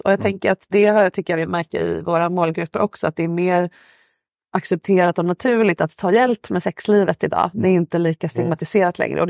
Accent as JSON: {"language": "Swedish", "country": "Sweden", "said": "jag är svensk och har växt upp med rabbetsallad"}